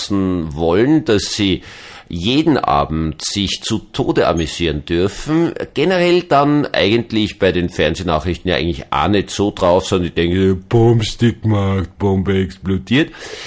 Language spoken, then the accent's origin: German; Austria; Also zumindest als Österreicher, über die österreichische Politik darf man das sagen